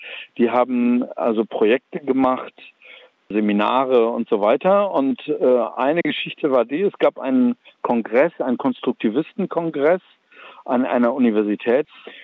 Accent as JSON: {"language": "German", "country": "Germany", "said": "ich bin Deutscher"}